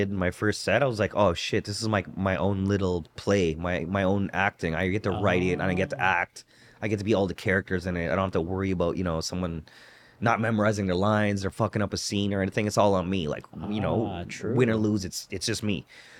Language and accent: English; Scarborough, Ontario, Canada; I am from Scarborough. Yeah, born and raised. Right. Parents are still in the same house.